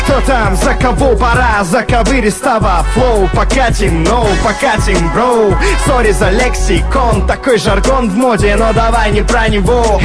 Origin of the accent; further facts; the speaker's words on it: Almaty, Kazakhstan; Привет, Алмате, я из Алматы, кстати.